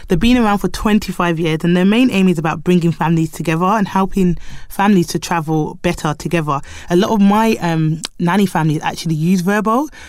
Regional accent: United Kingdom; born there; I am a black nanny. I'm Jamaican. I'm born in the UK, but I am Jamaican by heritage.

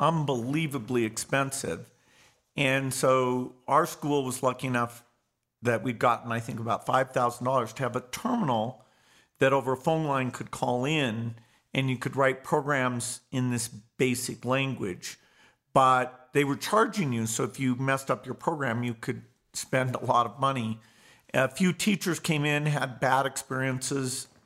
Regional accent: Seattle, Washington, United States; born there; I was born in Seattle, Washington, in the United States.

